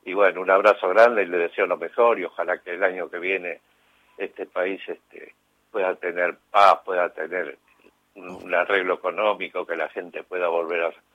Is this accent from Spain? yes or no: no; Argentina; Que nos volvamos a unir como verdaderos argentinos